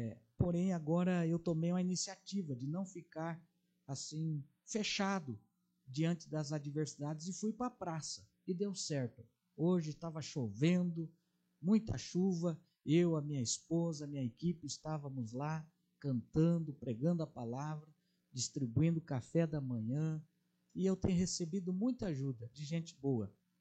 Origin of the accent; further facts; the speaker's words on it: Jataizinho, Paraná, Brazil; Somos brasileiros, somos cidadãos de Jataizinho, moramos aqui